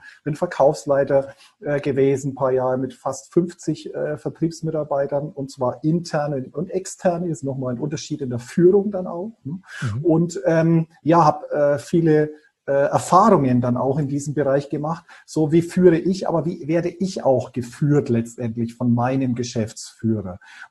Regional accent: Bayreuth, Bavaria, Germany; Ja, ich bin in Bayreuth aufgewachsen, also waschechter Franke.

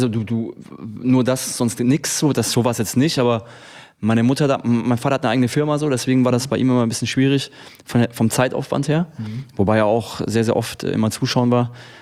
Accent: Friedrichshafen, Baden-Württemberg, Germany; Als ich damals, wo ich herkomme, eben vom Bodensee, Friedrichshafen, dann nach Stuttgart gewechselt bin

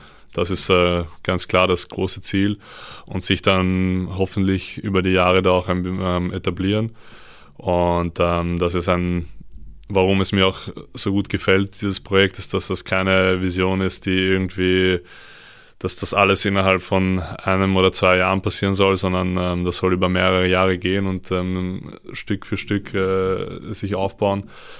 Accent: Austria; als Österreicher

